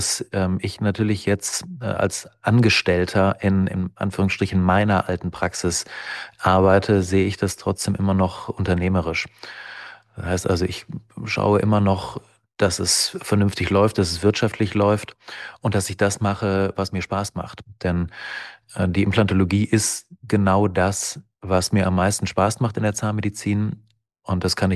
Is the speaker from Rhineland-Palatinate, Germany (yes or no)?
no; Essen, North Rhine-Westphalia, Germany; Ich komme aus Essen und wollte wegen der Schiedsrichtertätigkeit auch irgendwo hier in dem Essener Bereich bleiben.